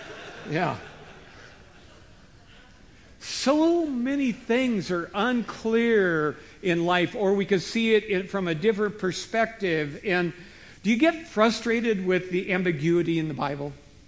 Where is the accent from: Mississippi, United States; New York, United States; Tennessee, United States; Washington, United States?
Washington, United States; Okay, I'm from Washington, so it's always apple.